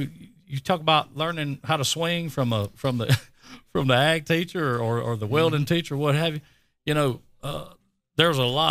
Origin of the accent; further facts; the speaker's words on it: East Milton, Florida, United States; I'm from East Milton.